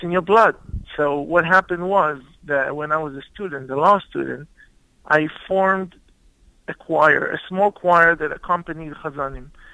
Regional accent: Israel; also born or lived in London; I was born in London in 1978, and I did not live a lot in London because my parents, 4 months after I was born, moved back to Israel.

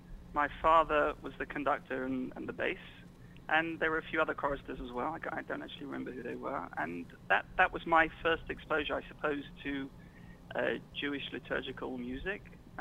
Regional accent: London, United Kingdom; I was born in London, in Hampstead, in northwest London. I was brought up there, Menorah, Hasmo, Manchester University. I grew up basically surrounded by music.

